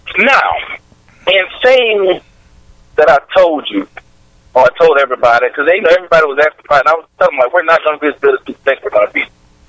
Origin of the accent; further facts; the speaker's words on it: New Orleans, Louisiana, United States; Cause, you know, everybody also knows I'm from New Orleans. I'm a New Orleans Saints fan.